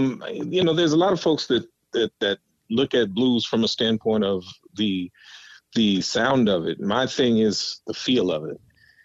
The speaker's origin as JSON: {"language": "English", "town": "Waterloo", "region": "Iowa", "country": "United States", "tie": "born or raised there", "said": "Born and raised in Waterloo, Iowa. I live in essentially Iowa City, Iowa now, where the University of Iowa is."}